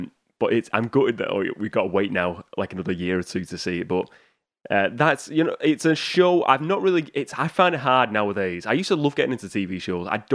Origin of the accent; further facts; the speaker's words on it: United Kingdom; I'll be honest, I'm British. I've never had a Pop-Tart.